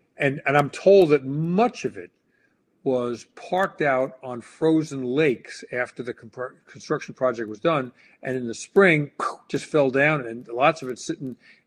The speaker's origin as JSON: {"language": "English", "country": "United States", "said": "Yeah, and I have to apologize because I'm an American."}